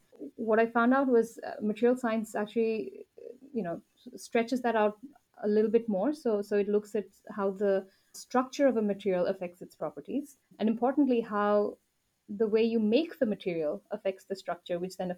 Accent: Kaduna, Kaduna State, Nigeria; moved away as an adult; now in India; Yeah, so I was born and brought up in Nigeria. I grew up in a city called Kaduna, which is sort of the north of the country. I finished school there before moving to India with my family

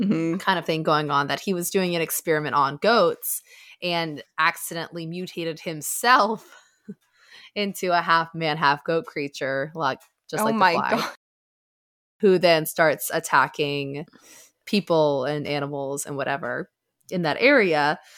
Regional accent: Frederick, Maryland, United States; I grew up in Frederick, Maryland

